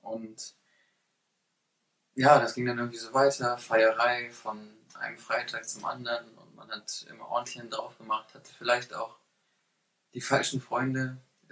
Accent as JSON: {"language": "German", "town": "Wolfsburg", "region": "Lower Saxony", "country": "Germany", "said": "in der Gemeinde in Wolfsburg, da wo ich herkomme."}